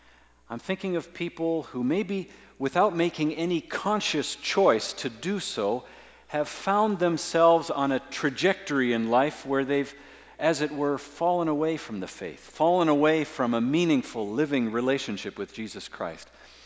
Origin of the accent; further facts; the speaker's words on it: Oakville, Ontario, Canada; my family lived both in Oakville, where I grew up in Ontario.